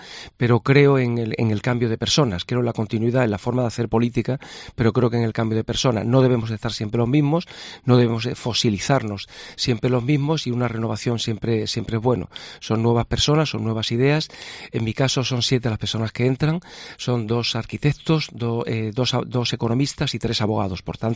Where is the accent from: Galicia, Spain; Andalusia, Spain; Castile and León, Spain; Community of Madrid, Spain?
Andalusia, Spain; Coín; born there; now in Estepona, Spain; yo nací en Coín, llevo ya más de 20 años en Estepona, estoy encantado de vivir en Estepona y de haber nacido en Coín, pueblo con el que mantengo vínculos personales, familiares y muy intensos